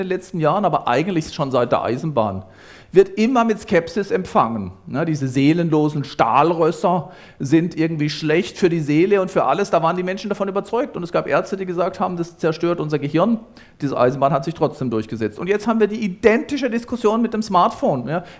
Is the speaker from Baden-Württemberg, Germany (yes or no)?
yes; Grafenhausen, Baden-Württemberg, Germany; Aber man kann in dem Dorf, wo ich herkomme, in Grafenhausen, da kann man dann zum Schlüchtsee fahren, welches eben ein schöner Badesee ist.